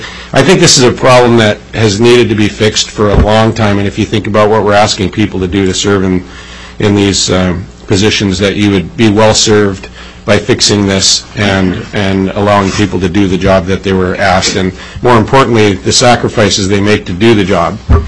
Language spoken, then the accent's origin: English; Anchorage, Alaska, United States; I'm from Anchorage.